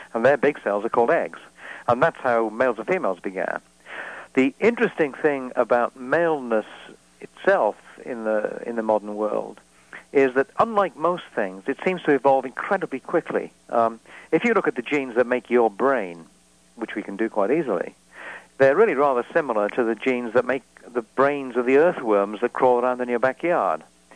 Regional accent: Wales, United Kingdom; I'm Welsh, and you can see that.

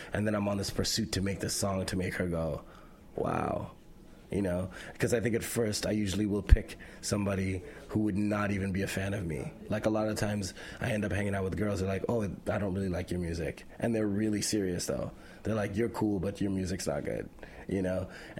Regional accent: Canada; I felt like as a Canadian, that was allowed.

